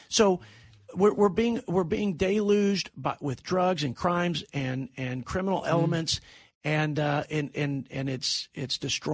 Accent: Texas, United States; As a Texan, I can tell you they've empowered and enriched these terrorist cartels

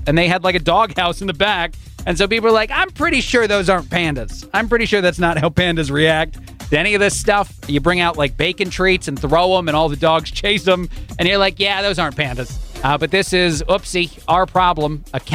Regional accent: New Jersey, United States; and I'm from the East Coast. I'm from Jersey, and I am an Italian. This feels like a shot at me and my family.

